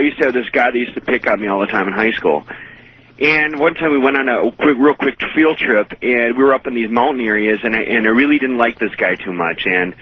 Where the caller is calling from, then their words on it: Wisconsin, United States; I'm from Wisconsin.